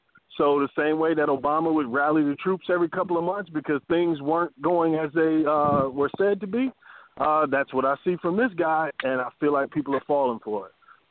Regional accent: Midwest, United States; now in Atlanta, United States; I'm from the Midwest. I moved out of there down to Atlanta.

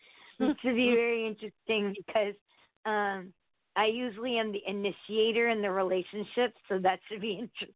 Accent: Connecticut, United States; I'm from Connecticut.

